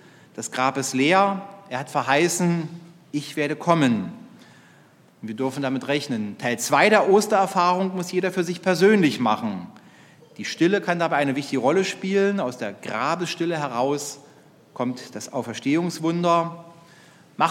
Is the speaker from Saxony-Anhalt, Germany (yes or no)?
yes; Schönebeck, Saxony-Anhalt, Germany; In meiner Heimat in Schönebeck